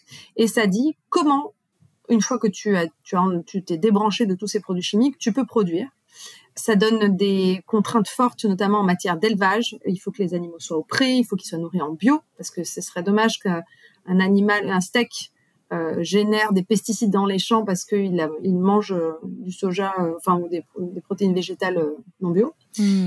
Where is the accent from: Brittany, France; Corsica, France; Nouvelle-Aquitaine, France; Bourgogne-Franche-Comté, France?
Corsica, France; Eh bien, j'ai grandi en Corse, près de vergers plutôt beaucoup traités, dans une famille qui a été sensible tout de suite à l'argument du bio.